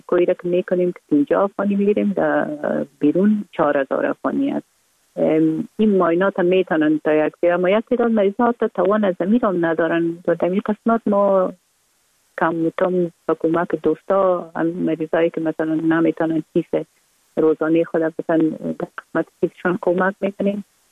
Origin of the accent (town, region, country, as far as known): Kabul, Afghanistan; born or raised there